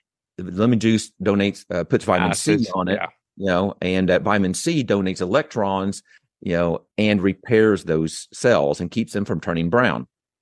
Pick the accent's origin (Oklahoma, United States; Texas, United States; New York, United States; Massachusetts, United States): Oklahoma, United States; accent: Okie; So, but my Oaky accent, you know, I'm people correct me all the time.